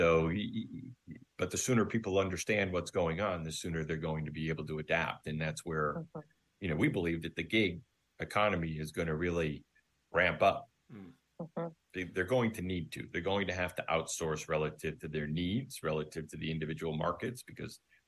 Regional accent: Buffalo, New York, United States; I grew up in Buffalo, New York, went to Dallas, went to Scottsdale, went to San Antonio, went to Philadelphia

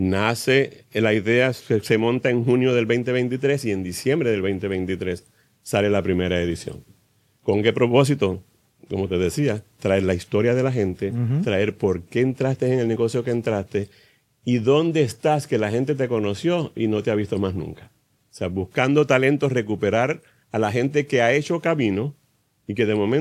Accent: Venezuela; now in Puerto Rico; somos venezolanos, de hecho. Uh-huh. Llevo 31 años en Puerto Rico, o sea que yo soy prácticamente puertorriqueño.

